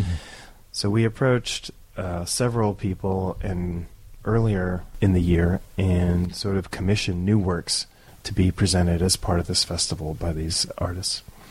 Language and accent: English; Downey, California, United States; also born or lived in East Los Angeles; I spent most of my, younger youth in Downey, California.